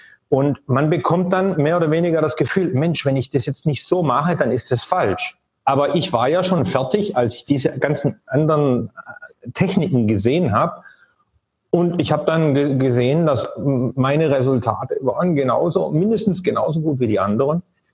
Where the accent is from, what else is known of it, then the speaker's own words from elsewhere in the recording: Germany; moved away; Ich bin ja auch in Deutschland groß geworden und habe das auch so mitbekommen, wie du das gerade geschildert hast. Und als ich Deutschland damals verlassen hatte